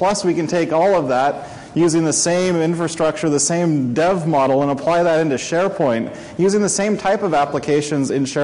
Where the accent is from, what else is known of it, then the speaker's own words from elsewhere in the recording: United States; I'm from the Office product team. As you can tell from my voice and my funny accent, I do come from the United States in the Redmond corporate office.